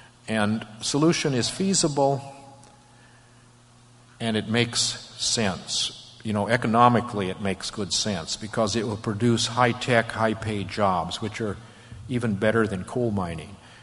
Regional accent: Iowa, United States; I'm an independent, but I come from Iowa, and I consider myself in most ways conservative

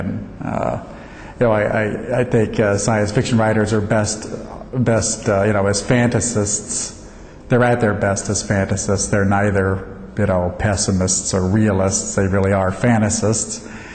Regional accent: Austin, Texas, United States; basically covered my hometown of Austin, Texas for about a week.

